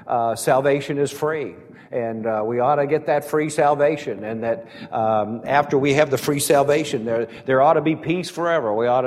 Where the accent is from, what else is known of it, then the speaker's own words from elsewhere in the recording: Brainerd, Minnesota, United States; but I was raised in Brainerd, Minnesota, which is about 120 miles below International Falls